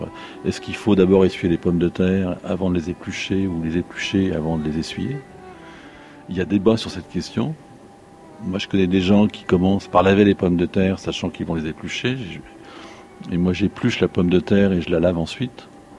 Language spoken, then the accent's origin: French; Bailleul, Hauts-de-France, France; born there; Je suis né à Bailleul, donc dans une ville, mais qui était au bord de la campagne.